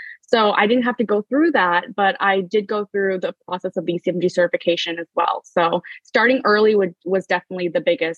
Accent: Florida, United States; I am a USIMG from Florida.

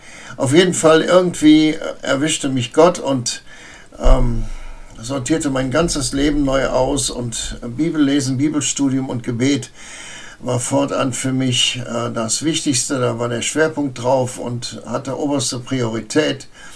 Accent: North Rhine-Westphalia, Germany; born there; Ich bin im Oberbergischen geboren, lebe auch da. Nicht da, wo ich geboren bin, aber nicht weit davon weg. Und bin groß geworden in der Wirtschaftswunderzeit. Also Ende der 50er, Anfang der 60er.

